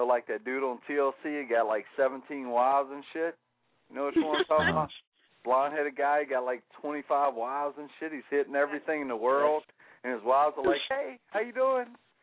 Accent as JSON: {"language": "English", "town": "New Orleans", "region": "Louisiana", "country": "United States", "said": "I got CP3 on the side of my 9mm because, you know, I'm from New Orleans."}